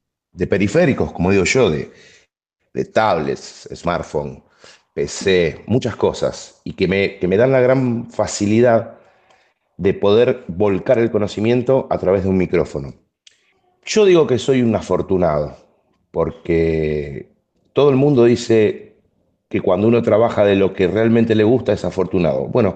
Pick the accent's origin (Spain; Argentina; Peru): Argentina; Rosario, Santa Fe; Argentino y de la ciudad de Rosario, provincia de Santa Fe.